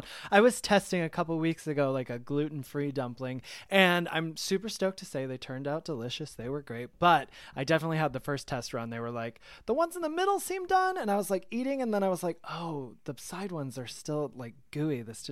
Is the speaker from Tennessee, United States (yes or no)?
no; Michigan, United States; also born or lived in New York; now in Atlanta, United States; I mean, maybe that's a Michigan thing. I'm from Michigan originally.